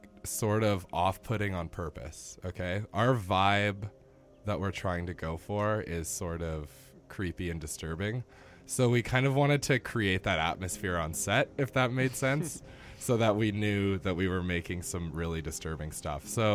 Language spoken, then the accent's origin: English; Kelowna, British Columbia, Canada; I am 20 years old. I grew up in Kelowna, British Columbia.